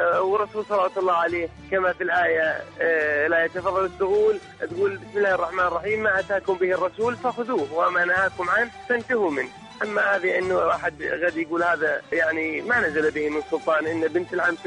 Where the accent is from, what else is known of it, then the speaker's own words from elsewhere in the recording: Bahrain; من البحرين